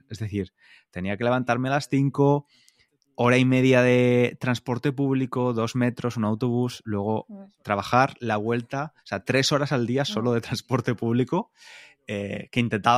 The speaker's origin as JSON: {"language": "Spanish", "town": "Valencia", "region": "Valencian Community", "country": "Spain", "also_born_or_lived": "London / Barcelona", "said": "yo vivo, soy de Valencia, que es la tercera ciudad más grande de España, y el resto de mi vida he vivido en Londres casi 10 años y en Barcelona durante un año y algo. O sea, siempre he vivido en ciudades"}